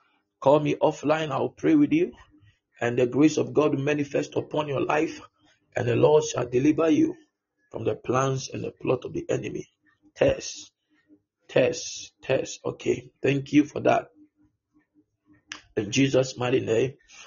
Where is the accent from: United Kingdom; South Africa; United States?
South Africa; Please, I'm from South Africa.